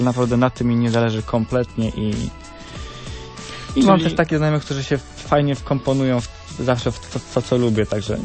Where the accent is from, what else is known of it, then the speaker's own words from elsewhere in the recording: Greater Poland Voivodeship, Poland; ostatnio jestem z Wielkopolski